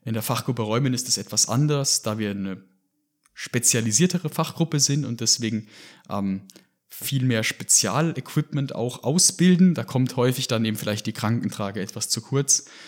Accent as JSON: {"language": "German", "town": "Heidelberg", "region": "Baden-Württemberg", "country": "Germany", "tie": "born or raised there", "also_born_or_lived": "Austria", "moved": "yes", "said": "Ich bin ursprünglich in Deutschland hier in Heidelberg aufgewachsen, habe aber dann in dem Alter, wo man vielleicht in die THW-Jugend gehen würde, nach Österreich ziehen müssen mit meinen Eltern. Und erst dann, als ich zum Studium zurückgekommen bin nach Deutschland"}